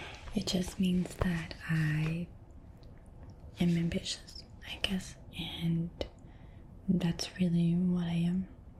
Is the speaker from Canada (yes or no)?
no; France; English is a second language; I grew up in France in high school.